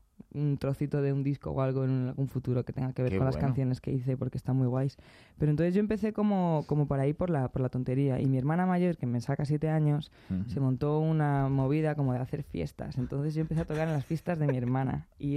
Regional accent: Madrid, Community of Madrid, Spain; O sea, yo soy de Madrid

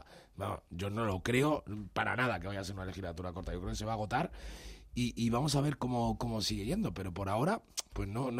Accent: Spain; Habla también de cómo somos los españoles, ¿no?

